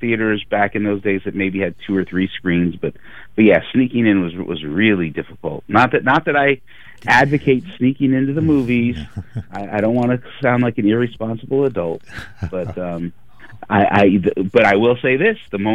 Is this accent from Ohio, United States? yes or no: no; Connecticut, United States; we grew up together on the East Coast. We grew up in Connecticut, right outside New York City